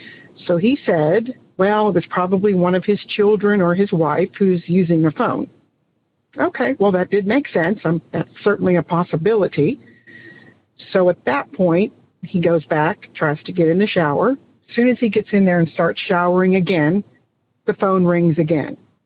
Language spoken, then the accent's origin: English; Rockwall, Texas, United States; I'm from Rockwall, Texas.